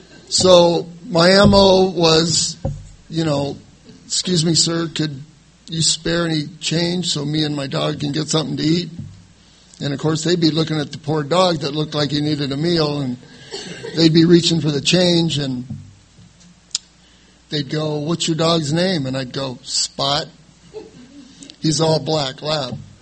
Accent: San Diego, California, United States; I was born in San Diego. My dad was in the Navy. I was born at the Navy Hospital. And we moved around a lot, but he always tried to get stationed back here, and I spent most of grade school and high school in San Diego.

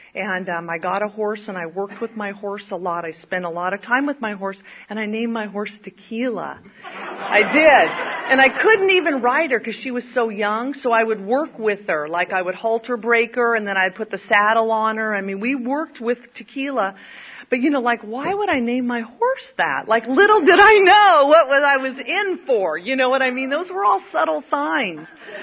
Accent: California, United States; we lived in Morgan Hill. I come from the Bay Area

